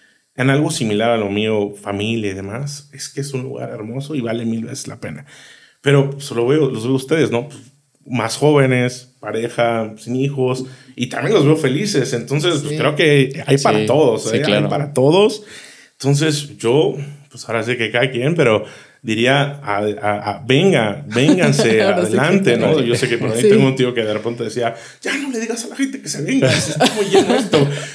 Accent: Querétaro, Mexico; Yo a veces no sé si soy queretano o soy cibateño, ¿no?

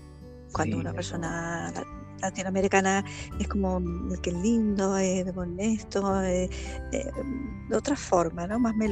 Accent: Spain; Yo que soy española, los españoles hablamos español y sin acento.

